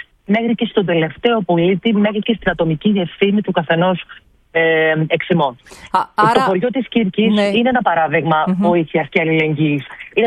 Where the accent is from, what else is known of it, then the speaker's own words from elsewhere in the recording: Piraeus, Attica, Greece; born there; Γεννήθηκα στον Πειραιά.